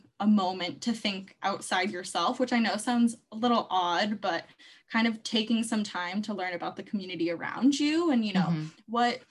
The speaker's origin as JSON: {"language": "English", "country": "United States", "tie": "born or raised there", "lives_now": "Canada", "said": "I'm Canadian, but I grew up in the States. And when I came to Canada for university"}